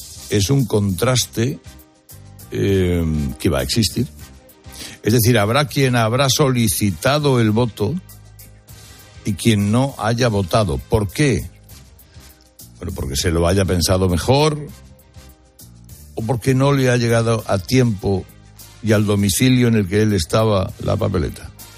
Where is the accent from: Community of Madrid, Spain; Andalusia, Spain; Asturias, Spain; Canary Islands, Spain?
Community of Madrid, Spain; Madrid; Yo soy de Madrid, pero voy a estar en los plazos de julio en Villarico, en Almería.